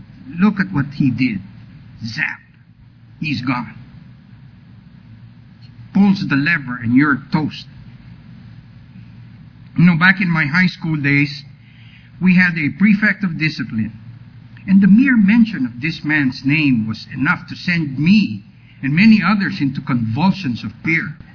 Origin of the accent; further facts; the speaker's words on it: Texas, United States; accent: Texas; be glad that I still have not lost my Texas accent.